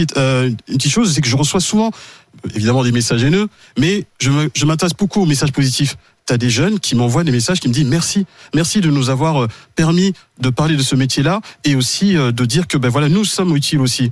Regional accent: Mali; now in France; donc je suis né en France, en banlieue parisienne. Et à mes 2 ans, mes parents sont rentrés au Mali. Donc j'ai vécu une dizaine d'années au Mali.

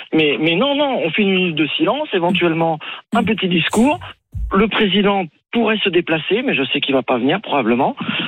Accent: Paris, Île-de-France, France; Je suis parisien d'origine.

